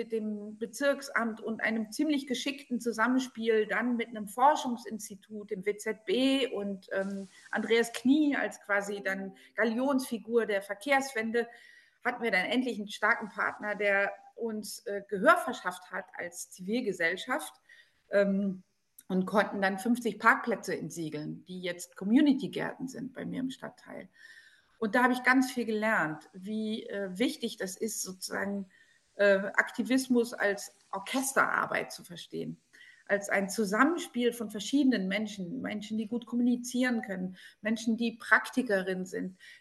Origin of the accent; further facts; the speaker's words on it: France; now in Germany; Ich komme aus Frankreich, also ich bin Deutsch-Französin, also ein bisschen überintegriert. Ich bin schon seit über 30 Jahren in Deutschland.